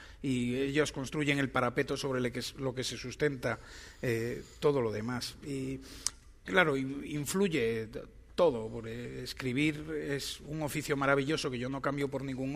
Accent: Vigo, Galicia, Spain; now in Madrid, Spain; yo soy de Vigo, pero vivo en Madrid desde hace muchos años

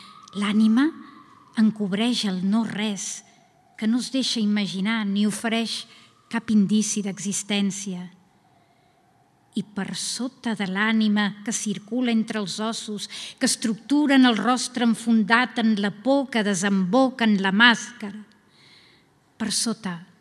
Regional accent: Sitges, Catalonia, Spain; d'on jo vinc, ve de Sitges, que és la ciutat, o diguem ciutat-poble, més aviat, més salvatge que conec

